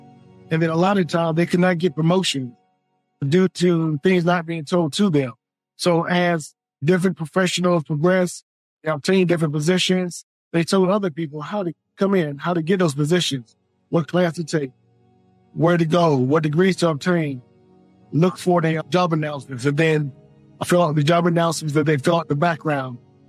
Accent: Washington, District of Columbia, United States; I was raised in Washington, D.C. I graduated from the D.C. public school system.

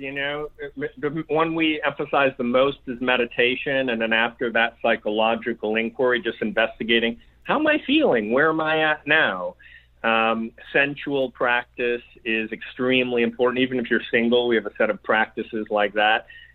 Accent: New York, United States; You know, I'm from New York.

